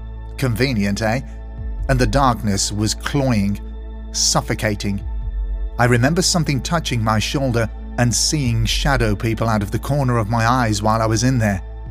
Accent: Alabama, United States; I'm originally from the Bible Belt, and I was born in Alabama to an extremely evangelical religious mother who saw the paranormal, metaphysics, and occult as demonic.

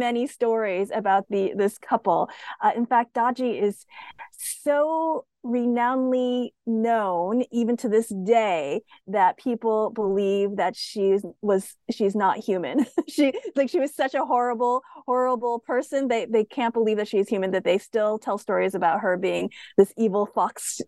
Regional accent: United States; as I said, I'm Asian American.

